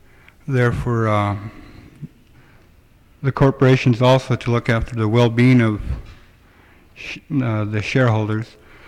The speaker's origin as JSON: {"language": "English", "town": "Nondalton", "region": "Alaska", "country": "United States", "said": "I'm from Not Elton."}